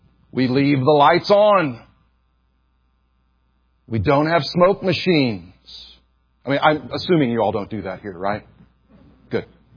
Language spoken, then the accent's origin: English; Houston, Texas, United States; I was raised in Houston, Texas. I was raised in mega church culture in Houston, Texas.